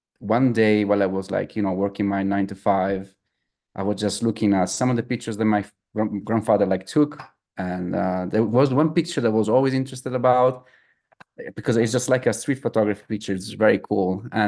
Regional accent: Dolomites, Italy; And, you know, I grew up near the Dolomites, so I was spending a lot of time in the mountains

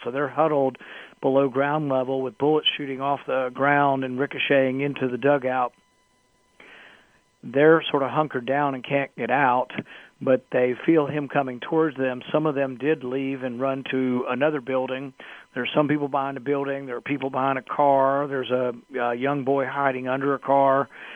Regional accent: the South, United States; I grew up in the South, so it's not uncommon to hear shotguns outside my neighborhood and people hunting in the bottomland.

